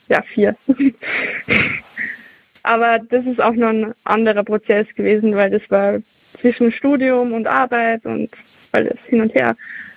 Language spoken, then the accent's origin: German; Austria; weil ich bin aus Österreich